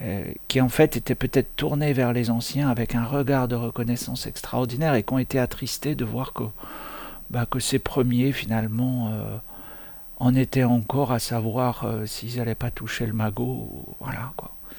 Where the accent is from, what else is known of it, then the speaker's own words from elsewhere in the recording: France; En tant que Français, on n'a pas besoin d'exégèse là-dessus.